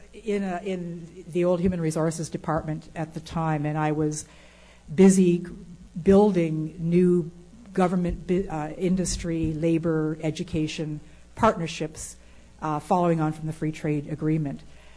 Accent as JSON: {"language": "English", "town": "Six Nations", "region": "Ontario", "country": "Canada", "said": "I'm from Six Nations myself."}